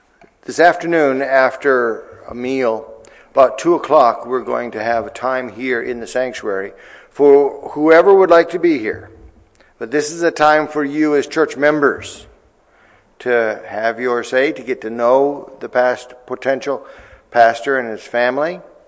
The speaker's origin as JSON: {"language": "English", "region": "Wisconsin", "country": "United States", "said": "I'm from Wisconsin, so."}